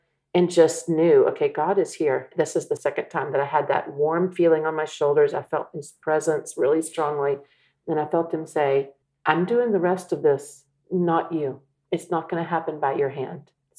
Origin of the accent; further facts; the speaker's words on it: Texas, United States; Anybody that I know, they're on my email list, even from where I grew up in Texas.